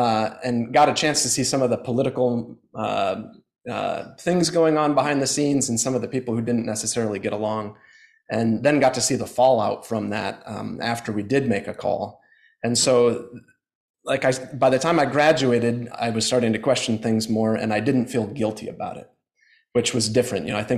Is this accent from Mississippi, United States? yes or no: no; Iowa, United States; I was raised in Iowa, as I've probably told everyone here. And my dad is a large animal veterinarian. So I grew up in a rural agricultural town